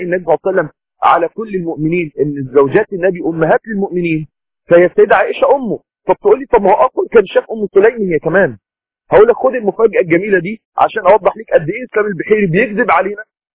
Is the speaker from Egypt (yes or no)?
yes; Egypt; النتوء اللي على شو بنسميه عندنا في مصر بذر رجل من تحت كده